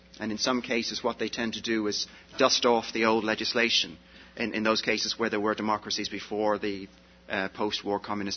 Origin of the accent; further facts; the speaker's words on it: Ireland; I'm Irish, I was born, bred and buttered on that system.